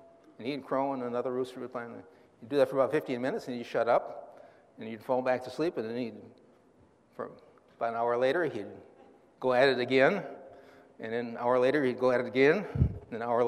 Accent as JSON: {"language": "English", "country": "United States", "said": "Now, we're from the United States, right? And we're missionaries."}